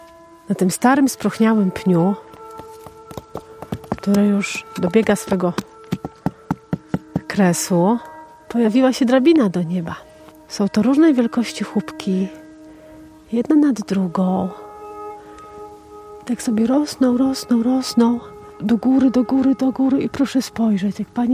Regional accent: Lublin, Lublin Voivodeship, Poland; born there; Ja się urodziłam w Lublinie, natomiast jako małe dziecko mnie strasznie to miejsce zawsze, tak powiem, kręciło.

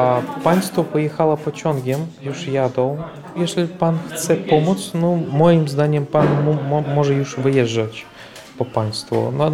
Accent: Russia; now in Poland; Ukraińcy się dowiedzieli tego, że jestem z Rosji, że pochodzę z Rosji, że mam to obywatelstwo.

